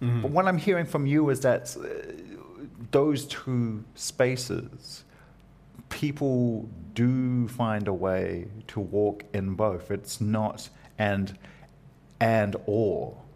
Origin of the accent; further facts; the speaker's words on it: New Zealand; I grew up in New Zealand, so I go, well, I'm a New Zealander.